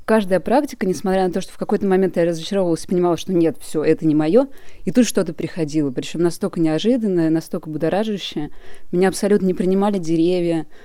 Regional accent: Moscow Oblast, Russia; я из Подмосковья.

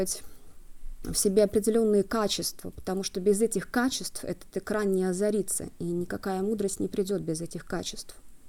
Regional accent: Petrozavodsk, Republic of Karelia, Russia; now in Israel; Я из Петрозаводска, но сейчас я живу в Израиле, так что можно сказать, что я приехала из Израиля.

